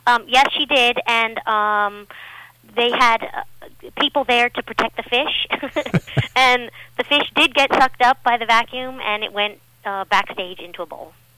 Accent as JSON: {"language": "English", "region": "Pennsylvania", "country": "United States", "tie": "born or raised there", "said": "Well, I grew up in Pennsylvania, and we were just like a normal family, three girls, dog, cat, in the suburbs."}